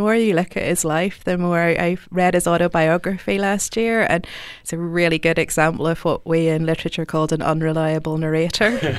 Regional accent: Ballymena, Northern Ireland, United Kingdom; I grew up in Ballymena in the 1980s, and that was Paisley's site and a real kind of Paisley stronghold.

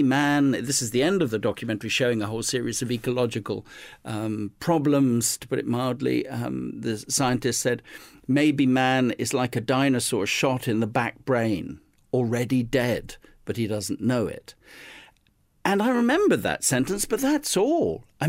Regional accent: South West England, United Kingdom; Growing up in Devon in southwest England, I suppose there's a very rich visual environment and, you know, by the sea and the edge of the Dartmoor in the countryside.

